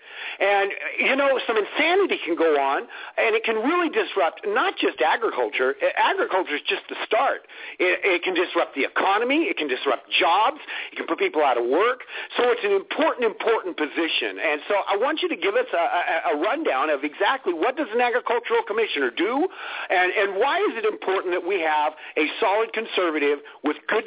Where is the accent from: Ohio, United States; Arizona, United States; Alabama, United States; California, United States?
California, United States; I came from the San Joaquin Valley in California, the breadbasket of the world.